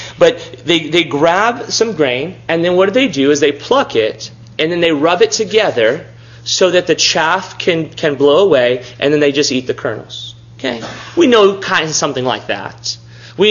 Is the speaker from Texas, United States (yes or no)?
yes; Robstown, Texas, United States; I'm growing up in South Texas in the town of Robstown.